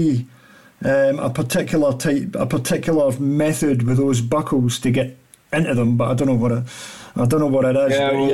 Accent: Northern Ireland, United Kingdom; You've got a Scotsman and a Northern Irishman talking. Well, technically I'm Irish anyway. I've only got my Irish passport now. My British one's expired, so.

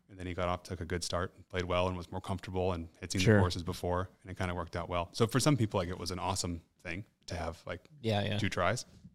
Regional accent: Texas, United States; born there; also born or lived in Florida / Tennessee / California / Maryland; now in Minnesota, United States; I was born in Texas, and then we moved a lot with my mom's work. And so I did Texas, Florida, Tennessee, California, Maryland, back to California, Colorado, high school in Australia, then came to Minnesota in 2012

